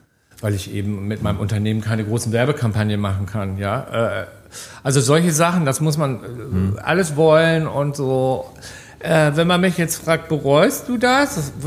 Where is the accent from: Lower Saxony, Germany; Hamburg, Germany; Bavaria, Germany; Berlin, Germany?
Hamburg, Germany; moved away as an adult; now in London, United Kingdom; ich bin ja in der Nähe von Hamburg aufgewachsen